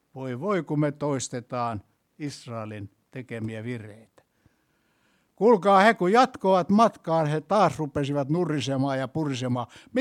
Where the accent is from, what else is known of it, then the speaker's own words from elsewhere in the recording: Kotka, Kymenlaakso, Finland; Meillä Kotkassa, mä oon voinut kertoa tämän. En tiedä, sodan jälkeen niin leikittiin aina kaikkia sotaleikkejä.